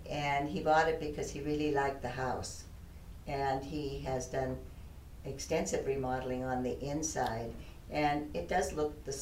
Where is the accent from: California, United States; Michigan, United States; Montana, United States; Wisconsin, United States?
Montana, United States; Butte; I grew up on North Main Street, just above St. Mary's Church and across the street from St. Mary's and the Stewart Mine.